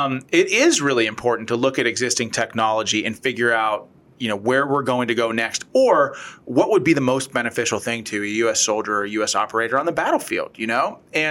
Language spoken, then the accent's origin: English; Pittsburgh, Pennsylvania, United States; I'm from the Steel City. This is perfect. And so Steel is a Pittsburgh guy